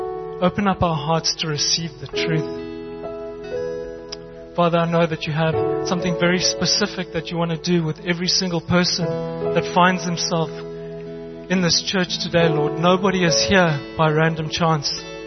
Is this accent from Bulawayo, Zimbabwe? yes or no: no; Harare, Zimbabwe; born there; I was born in Harare. And I've got a Greek family and I married a beautiful Greek wife.